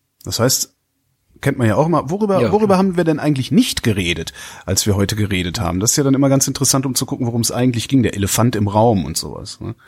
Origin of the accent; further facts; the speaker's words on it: Cologne, North Rhine-Westphalia, Germany; und ich komme ja aus Köln, das ist Ruhrgebiet nicht weit